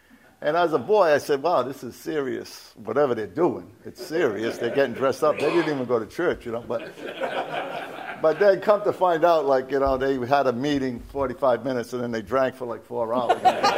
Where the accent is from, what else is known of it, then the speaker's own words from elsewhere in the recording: Providence, Rhode Island, United States; A little background on myself. My parents... I grew up in Providence.